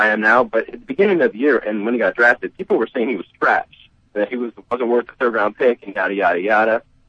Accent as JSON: {"language": "English", "region": "Oregon", "country": "United States", "said": "Now, I'm from Oregon, so I'm going to say this"}